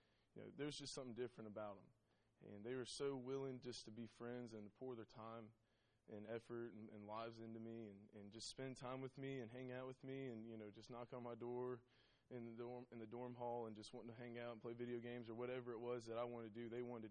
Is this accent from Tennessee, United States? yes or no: yes; Nashville, Tennessee, United States; my story is a little bit different than Chaz's. I grew up in Nashville.